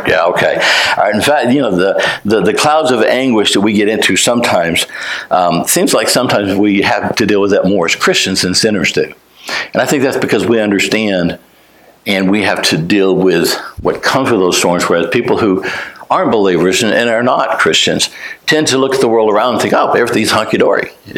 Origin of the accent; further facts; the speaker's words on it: New Mexico, United States; also born or lived in Texas; I'm a Texan by birth. But was actually raised, in the desert wilderness of New Mexico.